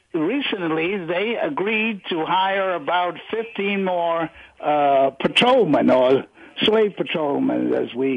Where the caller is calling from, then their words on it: Brooklyn, New York, United States; David, I'm calling from Brooklyn.